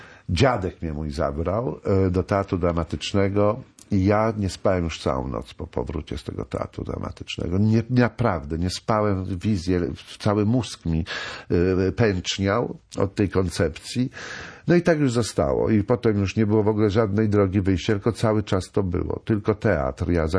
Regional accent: Kielce, Świętokrzyskie Voivodeship, Poland; moved away as an adult; also born or lived in Kraków; ja miałem 18 lat, jak wyjechałem z Kielc, już tam nie wróciłem, bo dostałem się na studia w Krakowie i już koniec. Ja do 18 roku życia tylko tam mieszkałem.

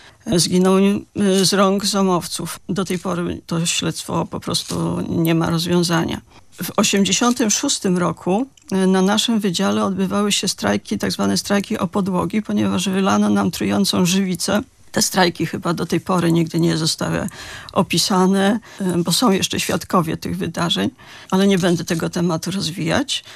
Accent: Kołobrzeg, West Pomeranian Voivodeship, Poland; w 80 roku miałam 15 lat. Wychowałam się w Kołobrzegu

